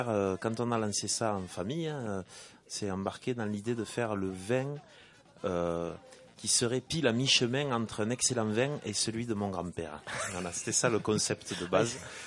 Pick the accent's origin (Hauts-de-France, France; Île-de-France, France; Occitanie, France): Occitanie, France; On est entre Carcassonne et Montpellier, dans les villages entre Limoux et Viol-le-Fort, exactement.